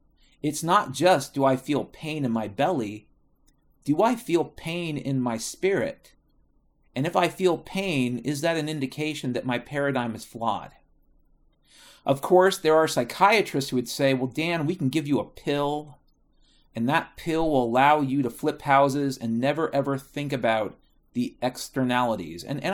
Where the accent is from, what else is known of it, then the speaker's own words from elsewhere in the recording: Ireland; You know, I'm an Irishman.